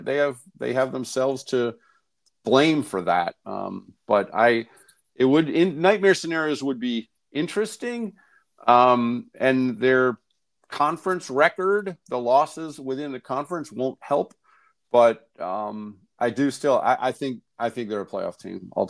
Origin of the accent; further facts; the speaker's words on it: Washington, District of Columbia, United States; I grew up in Washington, D.C. Couldn't get Redskins tickets because it was impossible.